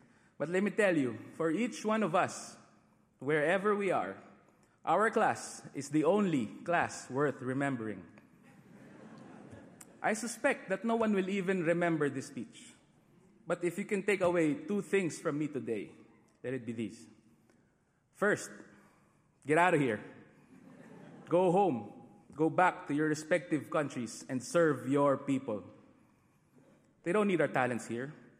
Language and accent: English; Philippines; Filipino ako. That means I'm Filipino.